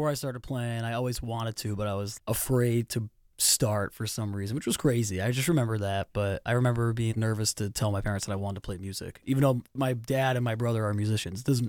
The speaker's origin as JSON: {"language": "English", "town": "Clarks Summit", "region": "Pennsylvania", "country": "United States", "tie": "born or raised there", "also_born_or_lived": "Scranton", "said": "I was born in Scranton, live in Clark Summit, and have for a very long time, my whole life."}